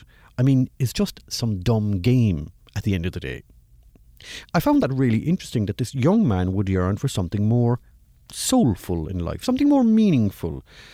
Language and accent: English; Cork, Munster, Ireland; In fact, one of them is in my hometown of Cork